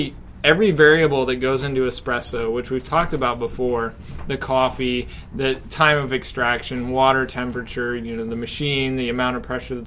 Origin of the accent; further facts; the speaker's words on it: Texas, United States; So I'm from Texas originally, and in Texas you shoot birds.